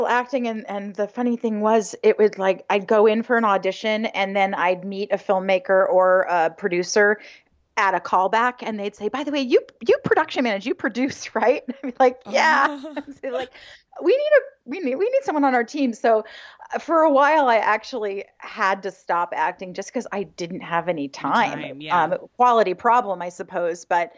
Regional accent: Hingham, Massachusetts, United States; I'm from Hingham.

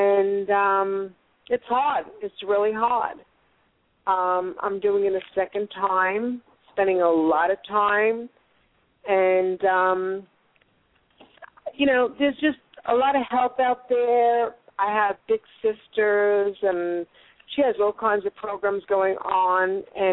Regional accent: New York, United States; Oh, you got that right, from New York.

